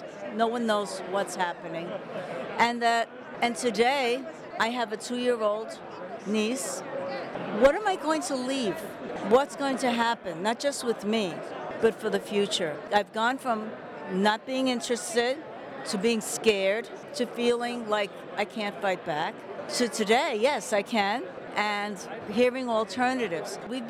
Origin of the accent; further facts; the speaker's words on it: Bethel, New York, United States; It'll happen at the other end of Bethel. I'm from Bethel. Smallwood is a hamlet in Bethel.